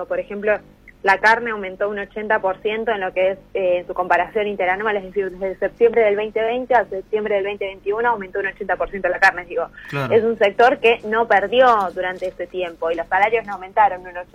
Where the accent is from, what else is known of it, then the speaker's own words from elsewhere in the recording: Argentina; como argentinos y argentinas no nos podemos acostumbrar